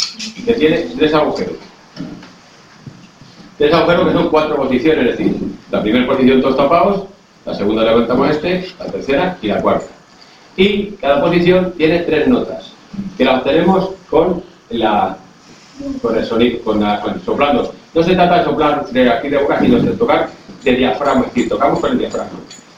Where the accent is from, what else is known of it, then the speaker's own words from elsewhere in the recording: Spain; Es decir, ¿cuál es tu país? Digo, España.